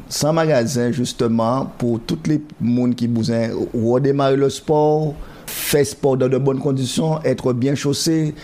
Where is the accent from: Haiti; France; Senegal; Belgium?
France; Guadeloupe; Et en tant que Guadeloupéen qui a sorti du ghetto